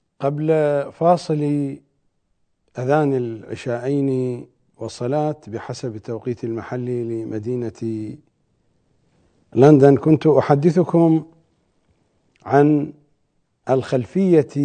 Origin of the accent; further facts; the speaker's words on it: Iraq; ولكن أنا ابن العراق أمنع